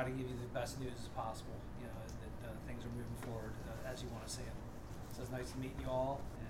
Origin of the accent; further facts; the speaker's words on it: Newark, Delaware, United States; born and raised in Delaware. I'm a Newark boy from Newark, Delaware.